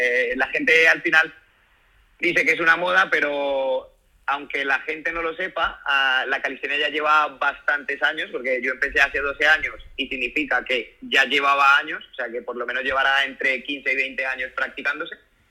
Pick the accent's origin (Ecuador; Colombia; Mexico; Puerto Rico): Colombia; born there; nací en Colombia, tengo 29 años